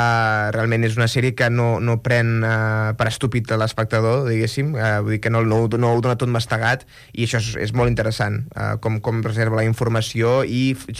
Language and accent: Catalan; Girona, Catalonia, Spain; era de Girona, jo soc de Girona, de fet